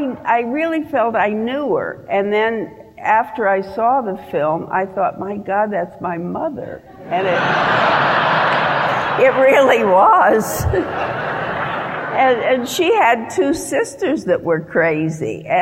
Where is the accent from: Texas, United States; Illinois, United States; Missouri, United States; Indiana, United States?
Illinois, United States; I was born and brought up in Illinois